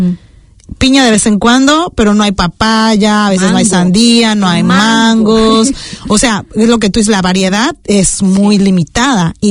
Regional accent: Mexico; now in New Zealand; porque la gente que venimos de México

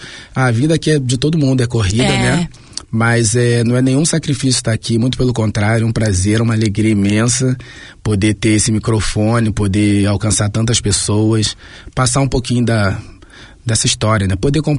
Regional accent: Rio de Janeiro, Brazil; O último lugar que eu morei foi Copacabana, mas eu morei em todos os lugares do Rio de Janeiro. Eu fui criado no Encantado, que é um bairro subúrbio, onde eu morei até meus 14, 15 anos.

